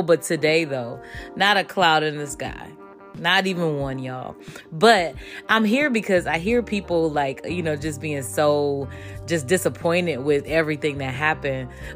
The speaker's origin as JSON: {"language": "English", "town": "Cleveland", "region": "Ohio", "country": "United States", "said": "so I'm from Cleveland, Ohio"}